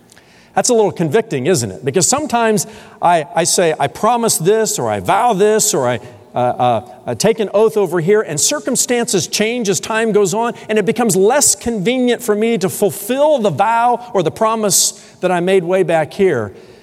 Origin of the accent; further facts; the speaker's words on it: Indiana, United States; I had always been a part of large churches from the time that I was growing up in Indiana